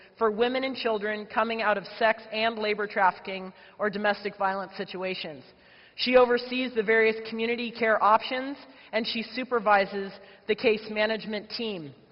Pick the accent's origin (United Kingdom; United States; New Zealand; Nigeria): New Zealand; Well, she told you, okay, I'm a Kiwi and I'm proud of it. And I don't have an accent.